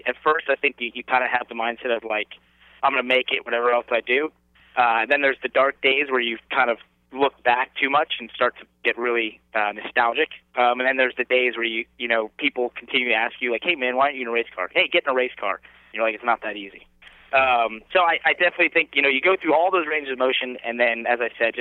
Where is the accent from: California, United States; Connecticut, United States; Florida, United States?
Connecticut, United States; Stamford; also born or lived in Westport; And I grew up in Stamford until I was 12 years old. I lived in Stamford, and then my family moved about 30 minutes north to Westport.